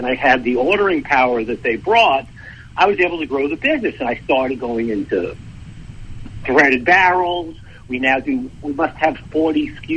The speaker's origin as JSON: {"language": "English", "town": "New York City", "region": "New York", "country": "United States", "tie": "born or raised there", "moved": "as an adult", "said": "I grew up in New York City, and it wasn't very easy to access the range or firearms growing up there. So the first thing I did when I was old enough, I moved"}